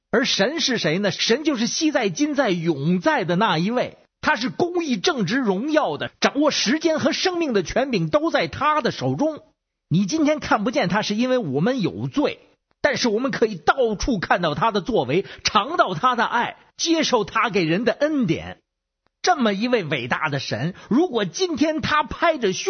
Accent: Beijing, China

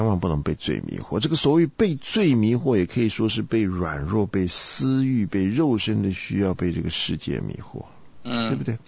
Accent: China

